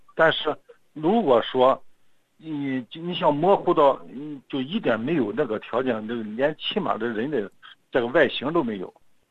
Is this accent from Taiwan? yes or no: no; China